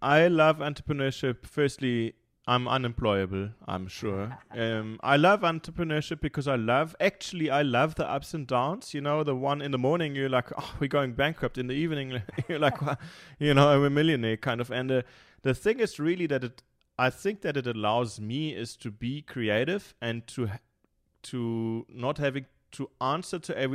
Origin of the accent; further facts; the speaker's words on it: Munich, Bavaria, Germany; English is a second language; Right. I'm from Munich, so I'm born and bred in Munich.